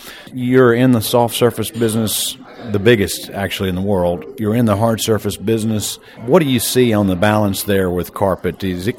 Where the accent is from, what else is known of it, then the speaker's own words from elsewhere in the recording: Tennessee, United States; I grew up in East Tennessee, and when the phone used to ring a lot around the holiday times, my mother used to pick up the phone and say Grand Central Station.